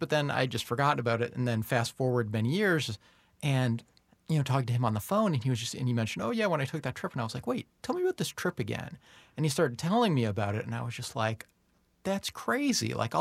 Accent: Illinois, United States; I grew up outside of Chicago, and Steve has a studio in Chicago.

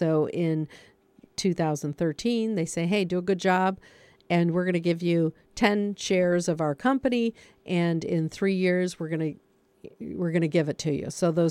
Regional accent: Michigan, United States; I'm not from here. You know, I'm from Michigan.

